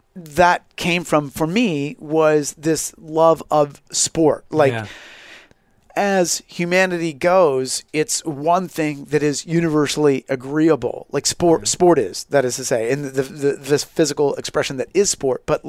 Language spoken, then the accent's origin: English; Santa Rosa, California, United States; So as I started PE teaching back in my hometown of Santa Rosa in 1996, I also started my stand-up career.